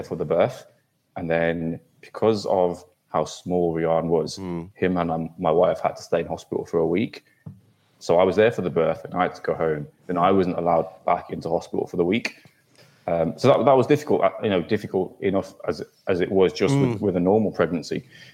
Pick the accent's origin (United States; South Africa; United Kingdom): United Kingdom; Birmingham, West Midlands; moved away as an adult; now in Nottingham, United Kingdom; So I'm from Birmingham, but I live in Nottingham now. So I was in left Birmingham when I was about 18 for uni, and then kind of never went back to Birmingham.